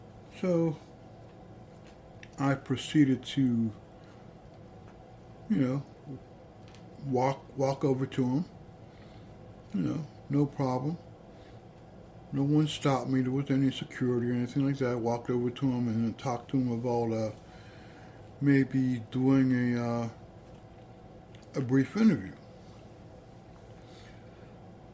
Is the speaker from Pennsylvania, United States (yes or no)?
yes; Pittsburgh, Pennsylvania, United States; after I told him I was from Pittsburgh and everything